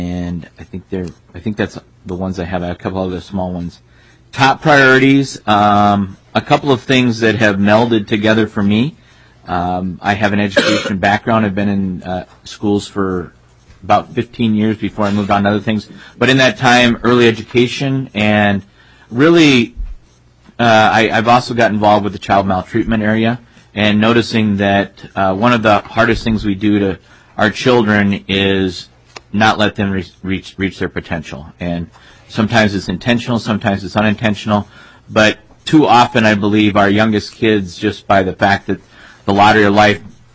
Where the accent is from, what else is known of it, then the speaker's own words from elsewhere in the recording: Little Falls, Minnesota, United States; It's Little Falls is my hometown, but I encompass all of Morrison County and then five townships in Todd County.